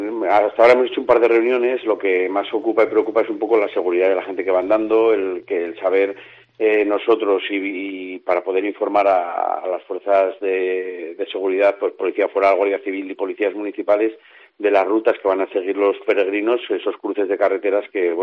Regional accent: Navarre, Spain; como pueblo navarro que somos

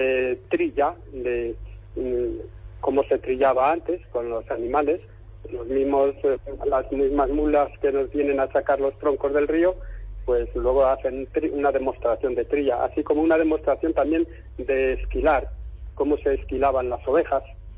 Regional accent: Zaorejas, Castilla-La Mancha, Spain; Yo soy de Zaorejas.

